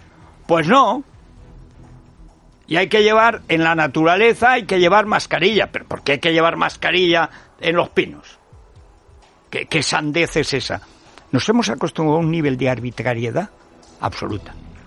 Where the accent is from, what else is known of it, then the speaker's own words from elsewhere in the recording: Castilla-La Mancha, Spain; que en la parte del señorío de Molina que da mi pueblo, que hay muchísimas zonas con pueblos que tienen 4 habitantes, 20, 30, y además con kilómetros de por medio.